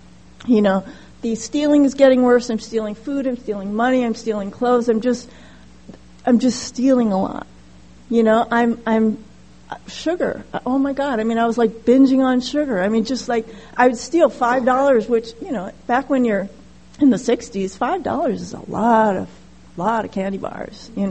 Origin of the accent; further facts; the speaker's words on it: Hawaii, United States; In fact, growing up in Hawaii, or at least in my household, the Chinese household, there's no flinging frying pans or punching walls.